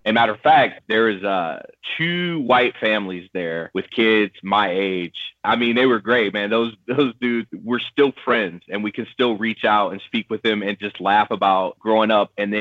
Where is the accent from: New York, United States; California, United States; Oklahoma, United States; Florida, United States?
Florida, United States; Orlando; But Orlando was different even then than it is now growing up. Because growing up in Orlando, the goal was to leave